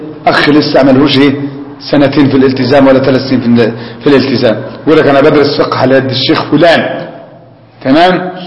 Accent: Alexandria, Alexandria Governorate, Egypt; يعني مثلا نحن في بلدنا الإسكندرية

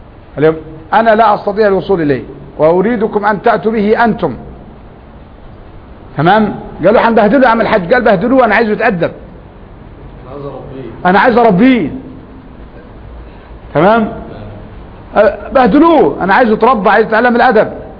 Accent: Upper Egypt, Egypt; وكان الالتزام عندنا في الصعيد معناه واحد من اثنين لا ثالث له

